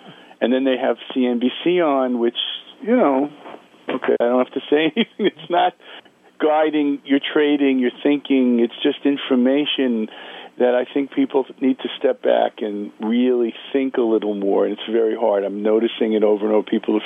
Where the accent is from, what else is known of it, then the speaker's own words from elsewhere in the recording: New York, United States; I'm a kid from the Bronx.